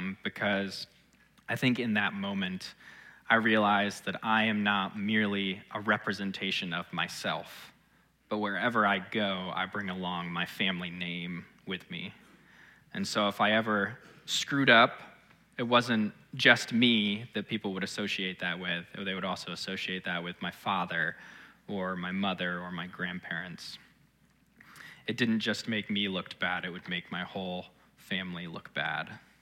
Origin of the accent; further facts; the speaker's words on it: Canton, United States; I grew up in Canton. If you don't know that, it's about 45 minutes or so north of here. It's a one red light town. I graduated with 57 other students.